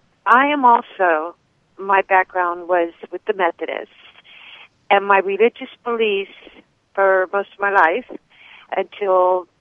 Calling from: Seattle, Washington, United States; State of Washington, Seattle.

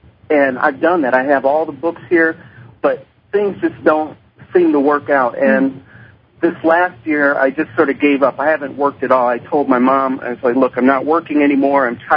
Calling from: Minneapolis, Minnesota, United States; I'm calling from Minneapolis, St. Paul, Minnesota.

